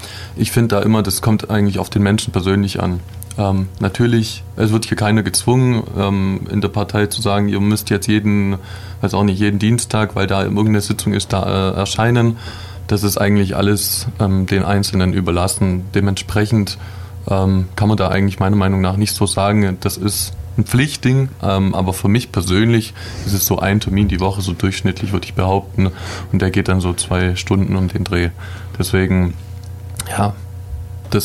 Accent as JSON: {"language": "German", "town": "Ulm", "region": "Baden-Württemberg", "country": "Germany", "said": "Ich bin 26 Jahre alt. Ich komme auch aus Ulm"}